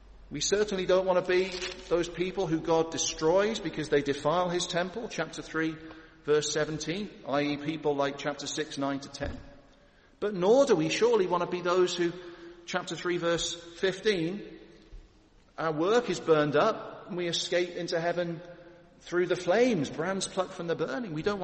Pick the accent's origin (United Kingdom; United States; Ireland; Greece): United Kingdom; Birmingham, West Midlands; the Commonwealth Games have been taking place in Birmingham, my hometown, and I believe tomorrow is the final day. I'm actually heading up there to see my mum.